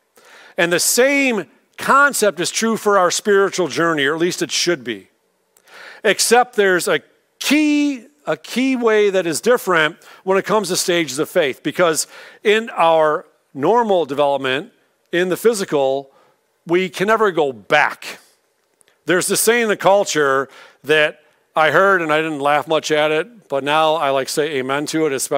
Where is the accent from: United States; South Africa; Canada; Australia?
United States; Clinton Township, Michigan; Now, I was born and raised in the Catholic Church in Clinton Township